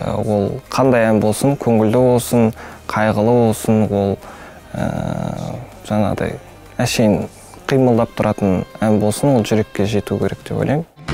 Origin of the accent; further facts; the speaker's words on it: Aktobe, Aktobe Region, Kazakhstan; 22 жастамын, Ақтөбе қаласының тумасымын.